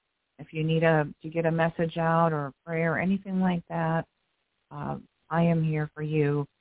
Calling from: Florida, United States; I'm your host. I'm calling in from South Florida.

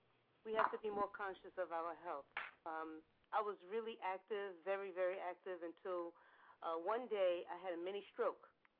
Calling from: Brooklyn, New York, United States; I'm calling from Brooklyn.

